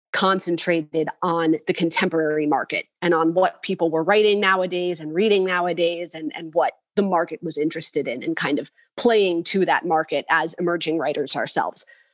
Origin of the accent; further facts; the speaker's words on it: New Britain, Connecticut, United States; I am from Connecticut originally, from Central Connecticut, New Britain specifically, which is right outside of Hartford, the capital.